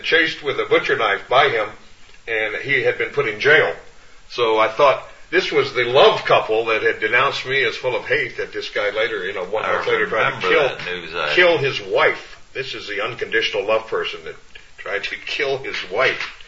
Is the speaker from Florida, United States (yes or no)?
yes; Orlando, Florida, United States; I went down to Orlando, Florida, my hometown